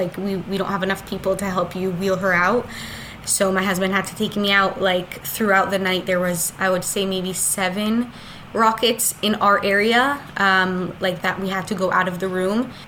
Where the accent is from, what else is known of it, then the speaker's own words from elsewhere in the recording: Southern District, Israel; I come from Otef Gaza. My parents live 4 kilometers from Gaza. So I'm used to having 7 seconds to run to a shelter.